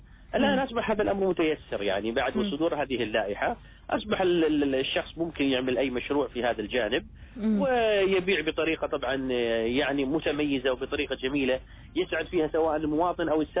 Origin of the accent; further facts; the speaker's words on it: Oman; إحنا كلنا عمانيين